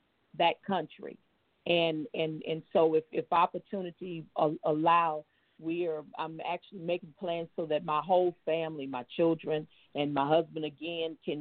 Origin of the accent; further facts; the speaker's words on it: United States; born there; I was born here in America, and, you know, don't tell me nothing about Africa. I'm not from Africa, blah, blah, blah, blah, blah.